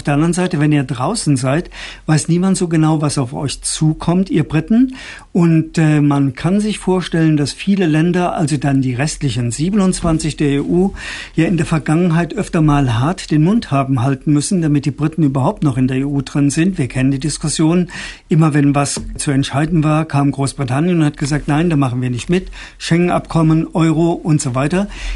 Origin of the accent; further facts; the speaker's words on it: Germany; now in United Kingdom; Ich wohne ja nun lang genug in dem Land, um das als Deutscher auch mal zu sein.